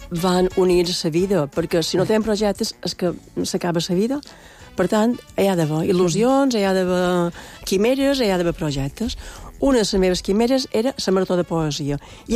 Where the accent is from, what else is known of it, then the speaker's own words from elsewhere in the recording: Vilafranca de Bonany, Balearic Islands, Spain; De Vilafranca, però de Vilafranca i de Sant Joan. Són de dos pobles, per part de mon mare i per part de mon pare.